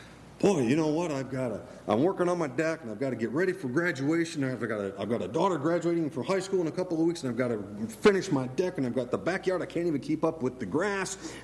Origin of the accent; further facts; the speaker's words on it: Minnesota, United States; I grew up in Minnesota, and every summer we'd have a Bible camp out there